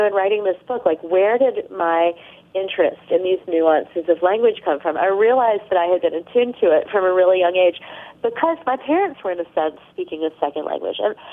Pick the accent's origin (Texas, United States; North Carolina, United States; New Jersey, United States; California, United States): North Carolina, United States; I come from North Carolina originally, where there's a huge store put on kind of politeness and etiquette.